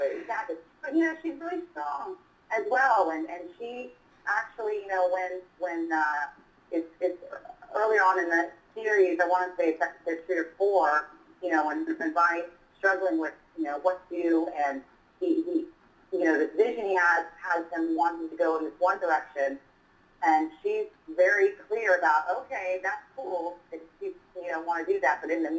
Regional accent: Florida, United States; You know, I'm from Florida, so I'm used to the heat.

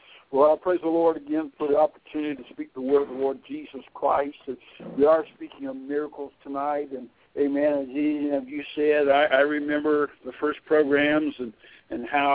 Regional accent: Thomaston, Georgia, United States; Oh, this is … I'm from Thomaston, Georgia.

